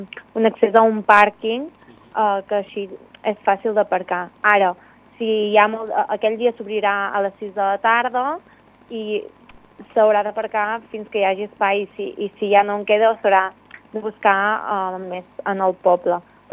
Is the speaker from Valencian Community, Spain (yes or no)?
no; Castellfollit de la Roca, Catalonia, Spain; per què no pot ser un referent de les comarques gironines, de la Garrotxa, vull dir, Castellfollit té molt de potencial